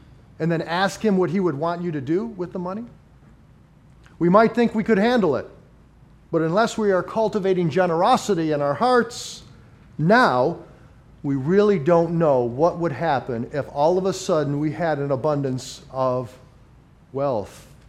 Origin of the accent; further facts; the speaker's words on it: United States; by virtue that we are American citizens makes us richer than 90% of the rest of the world.